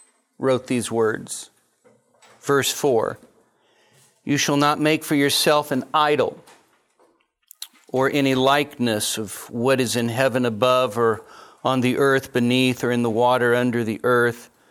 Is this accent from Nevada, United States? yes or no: yes; Minden, Nevada, United States; I am from Minden, Nevada, Pastor Grace Community Church.